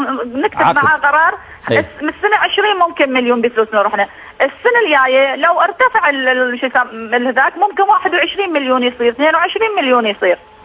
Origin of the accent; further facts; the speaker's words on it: Iran; انا من ايران، عندي سؤالين يا شيخ.